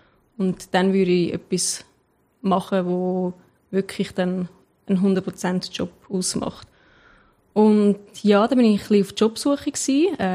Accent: Zurich, Switzerland; Ich bin in Zürich aufgewachsen, habe eine Schule in Zürich gemacht.

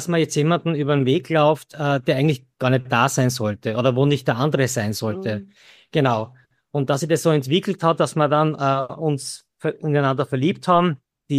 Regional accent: Graz, Styria, Austria; Wie gesagt, die Martina ist nach Graz gekommen, da war ja ich schon. Ich bin ja Grazer.

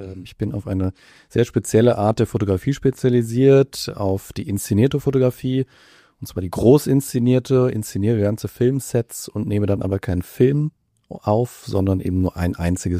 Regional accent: Mainz, Rhineland-Palatinate, Germany; im Landesmuseum Mainz, meiner Heimatstadt

